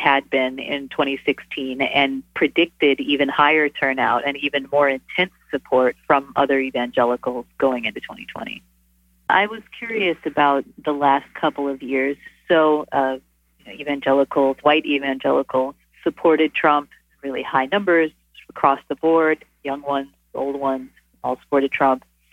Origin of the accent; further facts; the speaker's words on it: Texas, United States; So I grew up a Methodist in North Texas, where the story is set, and I converted to Catholicism later on when I was in divinity school, actually.